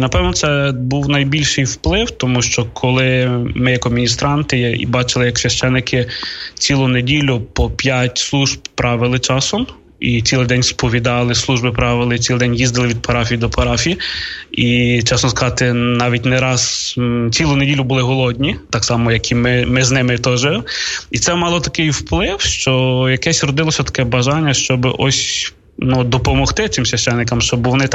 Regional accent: Polonne, Khmelnytskyi Oblast, Ukraine; Моє покликання зростало передусім, так як я виріс в Полонному, в роках початку 90-х, коли мені було років 13.

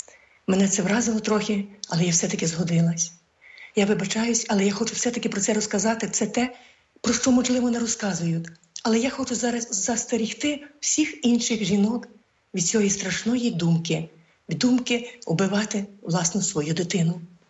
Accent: Borove, Lviv Oblast, Ukraine; Я народилась у селі Борове Сокальського району Львівської області 1960 року, 14 жовтня.

